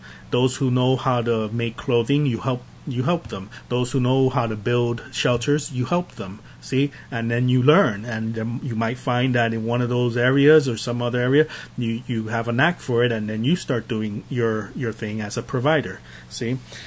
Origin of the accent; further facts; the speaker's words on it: Bronx, New York, United States; like I know in where I grew up in the Bronx, that there were a lot of empty lots where just abandoned buildings and buildings that had been torn down